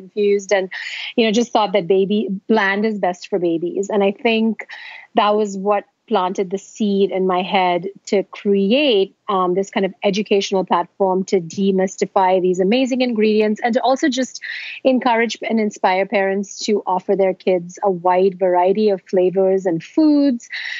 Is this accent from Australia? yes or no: no; India; So I grew up in India